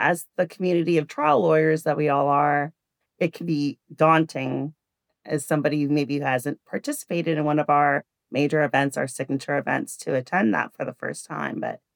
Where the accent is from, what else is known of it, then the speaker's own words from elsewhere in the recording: Toronto, Ontario, Canada; I am from Toronto. I grew up in Toronto, born and raised.